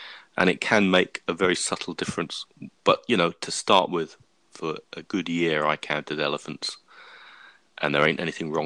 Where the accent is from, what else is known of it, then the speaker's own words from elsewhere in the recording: Great Yarmouth, East of England, United Kingdom; I'm now looking at my, well, Norfolk Broadshot. So it's my, you know, I'm Great Yarmouth is my hometown.